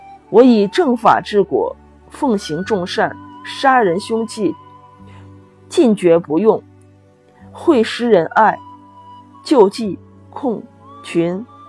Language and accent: Chinese; Xi'an, Shaanxi, China; 我是来自于西安的